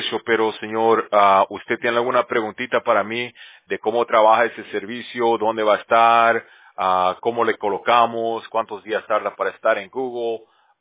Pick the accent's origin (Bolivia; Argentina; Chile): Bolivia; yo también, yo soy de Bolivia, yo también hablo español, pues sí, es que prefiero español